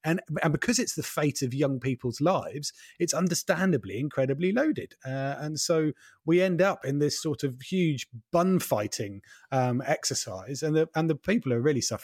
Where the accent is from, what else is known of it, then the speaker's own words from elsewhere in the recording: East of England, United Kingdom; I am also from Norfolk, remember?